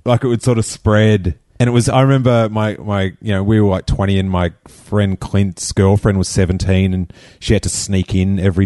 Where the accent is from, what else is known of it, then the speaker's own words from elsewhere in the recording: Rosebud, Victoria, Australia; It screened at Southland, which is about a... probably like an hour away from where I grew up in Rosebud, a day early.